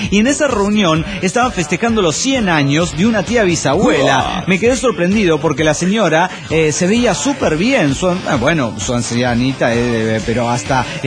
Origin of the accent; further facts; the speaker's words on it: Ibarra, Imbabura, Ecuador; now in Tulcán, Ecuador; de Ibarra, pero ahora en Tulcán, Ecuador.